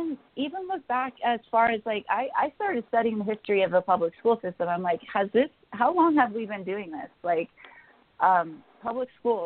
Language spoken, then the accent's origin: English; United States; as an American, we have a lot more freedoms than, say, what's going on in Britain or Ireland or other countries